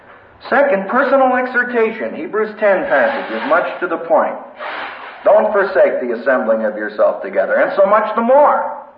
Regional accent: India; And as an Indian, what an experience. We had a pastor's conference outside of the state of Assam, one of the communist-controlled states

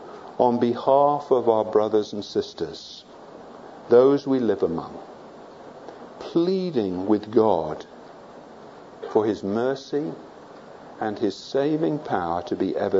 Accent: England, United Kingdom; she was a little bit unsure who this guy was, you know, why I was talking to her, as English people are, you know. We don't do that kind of thing, generally.

